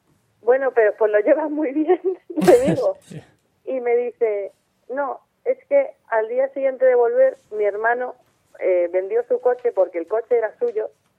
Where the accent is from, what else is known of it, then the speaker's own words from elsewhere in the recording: Tehran, Tehran Province, Iran; Spanish is a second language; Yo soy de Teherán. Teherán está en Irán.